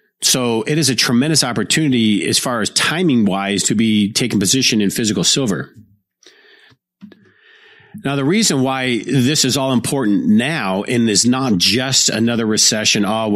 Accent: Detroit, Michigan, United States; Democrats are not the blue dog Democrats like I grew up with in Detroit.

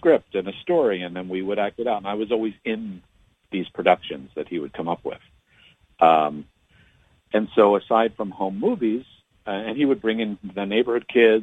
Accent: Pennsylvania, United States; And so I grew up in Bucks County.

